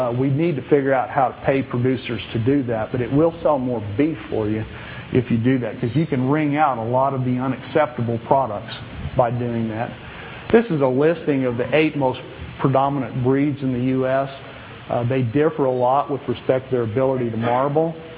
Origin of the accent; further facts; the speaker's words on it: the South, United States; I grew up in the South and I understand that.